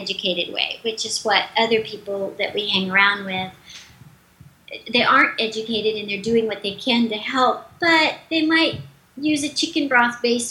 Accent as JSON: {"language": "English", "region": "Texas", "country": "United States", "tie": "born or raised there", "said": "We grew up in South Texas where there was comfort food of every manageable thing that wasn't healthy for us."}